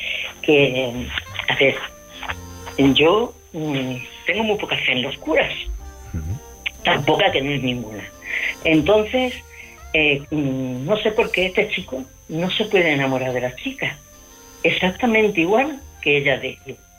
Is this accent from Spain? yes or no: yes; Extremadura, Spain; moved away; Yo soy extremeña, pero estoy en Cataluña.